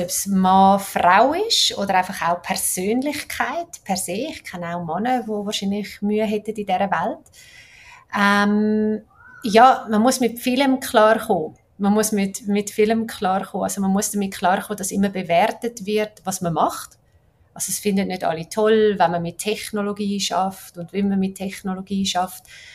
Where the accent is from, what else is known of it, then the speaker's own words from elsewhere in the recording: Switzerland; Vielleicht als Schweizerin oder wenn ich die Events wahrgenommen habe